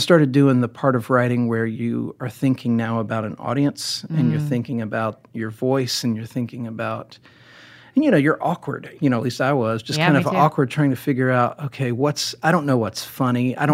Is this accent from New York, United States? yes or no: no; Indiana, United States; But I'm a Midwestern kid, too. Yeah. Like, I grew up in Indiana with farmland and very, you know, no-nonsense, blue-collar type people.